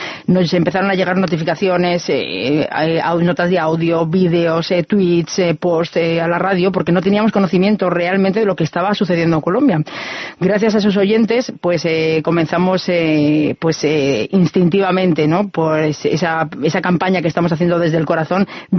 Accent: Spain; porque yo soy española

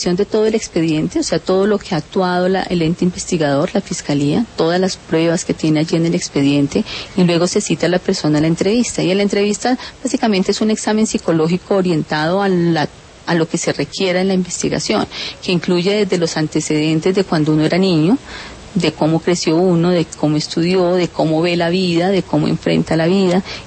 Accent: Colombia; nosotros como ciudadano colombiano

